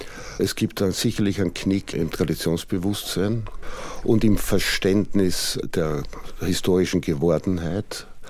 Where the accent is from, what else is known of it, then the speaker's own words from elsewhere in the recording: Vienna, Austria; also born or lived in Lower Austria; Ich bin aufgewachsen in Wien und Niederösterreich. Niederösterreich ist das Bundesland und darin ist Wien die größte Stadt.